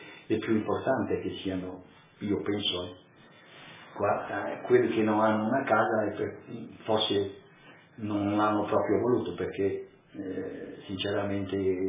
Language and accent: Italian; Friuli-Venezia Giulia, Italy; E per chiudere sono contenta anche di essere italiano.